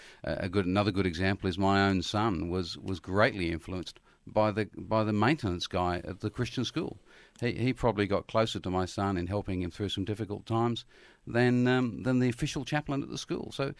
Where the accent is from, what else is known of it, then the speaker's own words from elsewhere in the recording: United Kingdom; now in Australia; I was raised in the UK, for which I've renounced my citizenship. I'm an Aussie now.